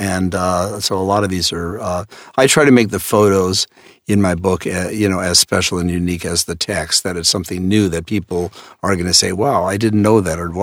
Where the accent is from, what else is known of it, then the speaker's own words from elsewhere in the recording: Seattle, Washington, United States; I'm not an expert on the current era, but I'm from Seattle